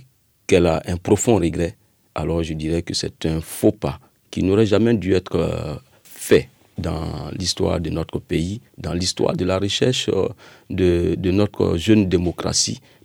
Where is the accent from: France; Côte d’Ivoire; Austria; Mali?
Côte d’Ivoire; Diokwe; on devait se rendre à l'université et retourner dans ma ville natale de Diokwe.